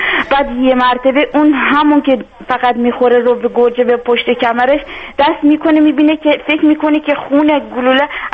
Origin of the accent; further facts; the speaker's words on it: Bandar Abbas, Hormozgan, Iran; بله من از جنوب هستم، بندر عباس